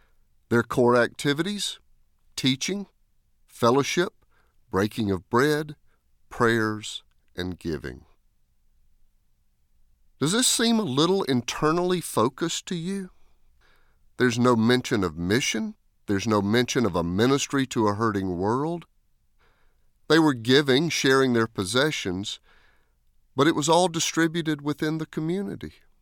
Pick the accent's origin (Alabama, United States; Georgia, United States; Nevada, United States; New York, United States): Georgia, United States; Doraville; When I was growing up in Doraville